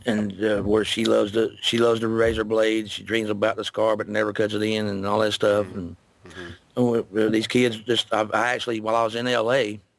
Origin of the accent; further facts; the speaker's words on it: United States; Because we as an American people pretty much helped create that problem.